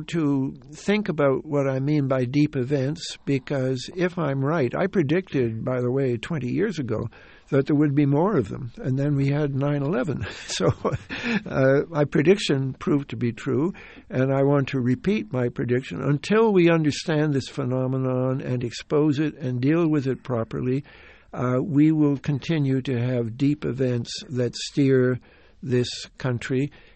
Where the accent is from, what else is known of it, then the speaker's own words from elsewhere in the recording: Canada; now in United States; as a Canadian, I really prefer America.